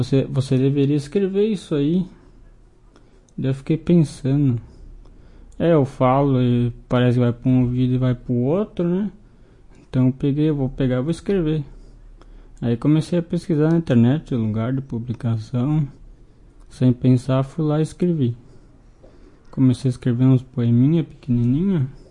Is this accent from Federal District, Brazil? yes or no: no; Carazinho, Rio Grande do Sul, Brazil; É, pô, parte de mãe eu tenho os parentes aqui, mas nós viemos de Carazinho.